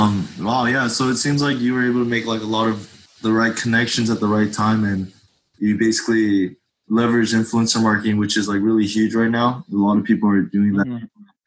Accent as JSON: {"language": "English", "country": "United States", "said": "because I'm Korean, I'm Korean American, but like growing up as an Asian"}